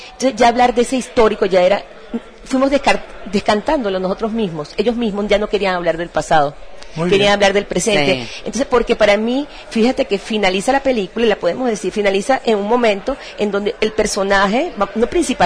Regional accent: Santa Ana, Nueva Esparta, Venezuela; yo soy de Santa Ana, que es un pueblo del centro de Margarita. Entonces, también, para nosotros, el mar no es la referencia directa

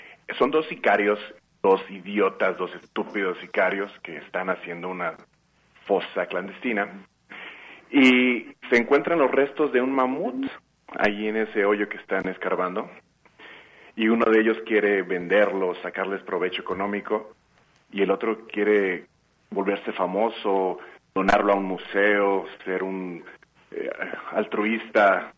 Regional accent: Guadalajara, Jalisco, Mexico; que también soy de Guadalajara.

